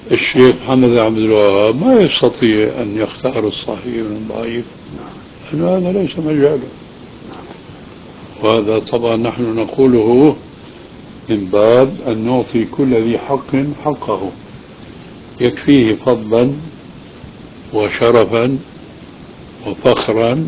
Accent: Syria; وكان هذا كما يقولون عندنا في سوريا وش الضيق.

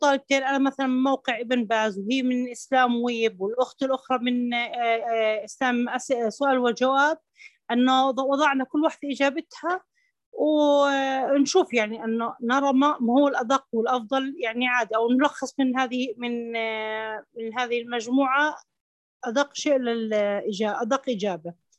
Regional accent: Saudi Arabia; محذوف من عندنا في السعودية

